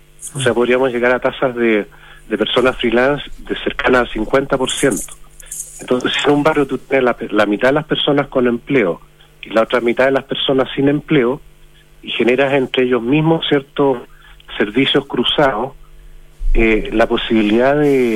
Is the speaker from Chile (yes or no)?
yes; Arica, Arica y Parinacota, Chile; yo soy de Arica. En Arica